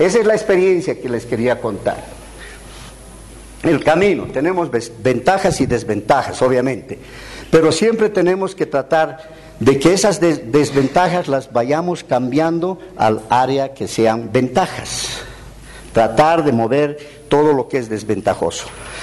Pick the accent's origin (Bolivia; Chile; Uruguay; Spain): Bolivia; ese sistema para mí como boliviano era lo más importante